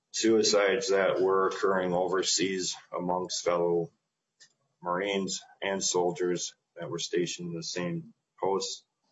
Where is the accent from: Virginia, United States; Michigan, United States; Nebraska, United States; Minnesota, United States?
Minnesota, United States; East Bethel; I'm from East Bethel, Minnesota.